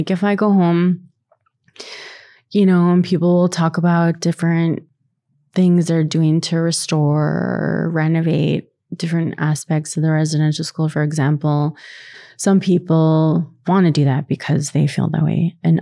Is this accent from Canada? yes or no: yes; Kamloops, British Columbia, Canada; people used to call us wagon burners and we're from Kamloops, you know